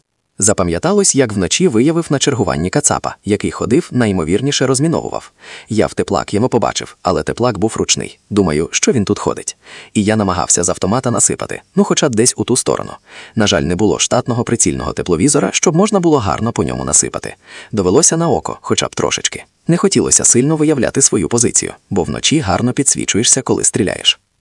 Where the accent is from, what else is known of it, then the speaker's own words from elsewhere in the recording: Kamianets-Podilskyi, Khmelnytskyi Oblast, Ukraine; now in Kyiv, Ukraine; Я сам з Кам'янця-Подільського